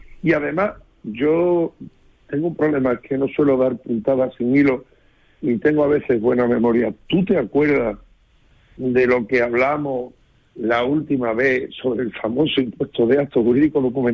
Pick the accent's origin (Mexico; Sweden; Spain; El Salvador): Spain; Andalusia; yo soy andaluz, pero nos une una cosa. Los dos somos españoles.